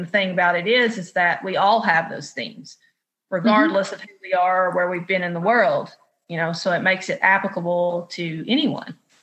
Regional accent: Appalachia, United States; And my journey with that as an Appalachian woman and a Gen Xer

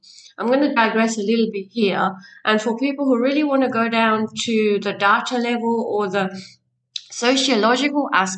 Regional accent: India; Yes, I'm from the Indian culture, a culture that you may not have too much knowledge about.

